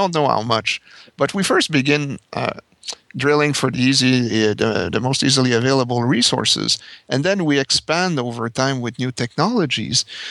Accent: Canada; English is a second language; if your listeners have not picked up on my accent, I'm French-Canadian.

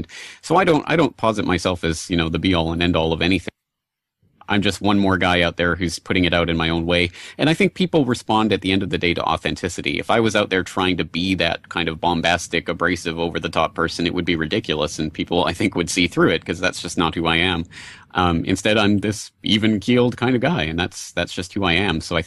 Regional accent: Canada; now in Japan; I'm a Canadian living here in Japan

